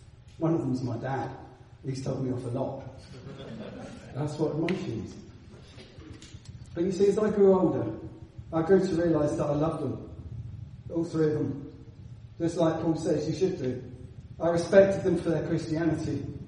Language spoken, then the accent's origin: English; Sevenoaks, South East England, United Kingdom; when I grew up in Seven Oaks